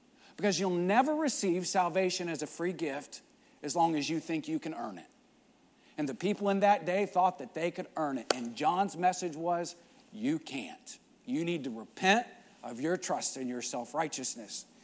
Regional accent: Texas, United States; Growing up in West Texas, I always used to fantasize about growing up in the old West.

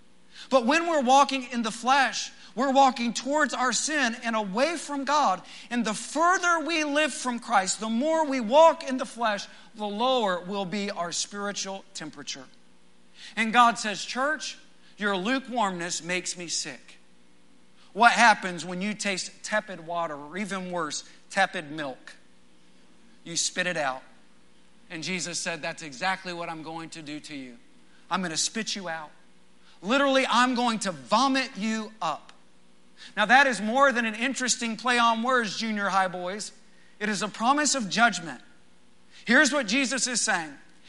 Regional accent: Midland, Texas, United States; it reminded me a little bit of growing up in West Texas. When the oil industry was booming, life was good in Midland, let me tell you.

